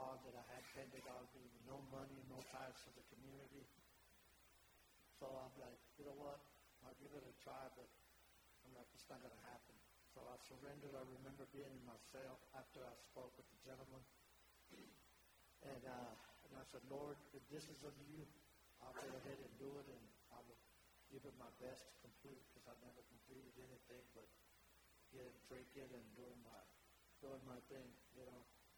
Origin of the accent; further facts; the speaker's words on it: Houston, Texas, United States; moved away as an adult; now in Montana, United States; I'm from Houston, Texas. I ended up in Montana last year.